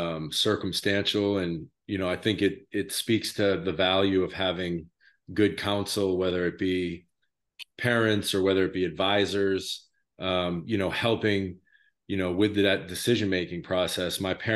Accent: Maine, United States; my dad's from Los Angeles. I grew up in Maine, obviously.

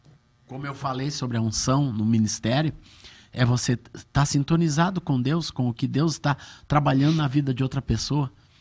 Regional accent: Russia; Portuguese is a second language; moved away as an adult; Eu sou russa e vim aqui para Londres para estudar.

